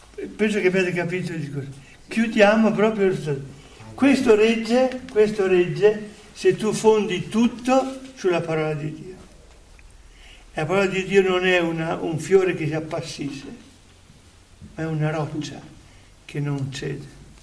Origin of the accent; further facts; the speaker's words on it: Trentino-Alto Adige, Italy; Io sono della Trentino